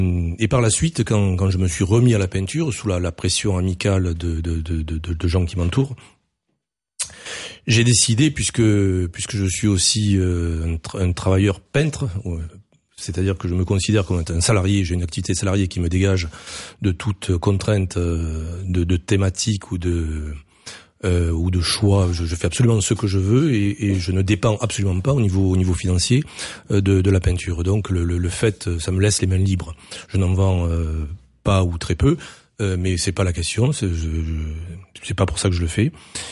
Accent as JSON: {"language": "French", "town": "Toulon", "region": "Provence-Alpes-Côte d'Azur", "country": "France", "moved": "as an adult", "lives_now": "Montauban, France", "said": "je suis arrivé de Toulon en 84, puisque après mes études, j'ai passé le concours d'instituteur, et j'en ai passé plusieurs, et je l'ai eu à Montauban, donc ce qui a fait que j'arrive à Montauban il y a 30 ans."}